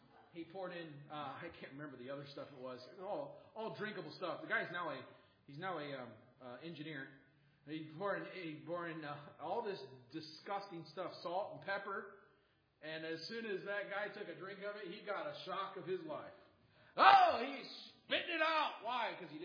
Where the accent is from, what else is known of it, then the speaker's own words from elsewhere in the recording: Michigan, United States; I remember growing up in Michigan, and one of the things I loved about Michigan was its natural resources.